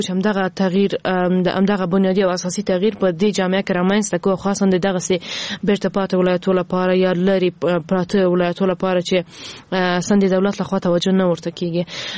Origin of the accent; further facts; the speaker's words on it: Ghazni, Afghanistan; زه هم د غزنی یم